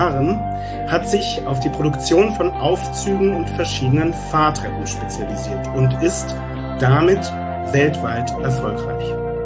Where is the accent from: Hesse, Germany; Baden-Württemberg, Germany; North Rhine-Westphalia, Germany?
Hesse, Germany; Frankfurt; Für mich als Frankfurter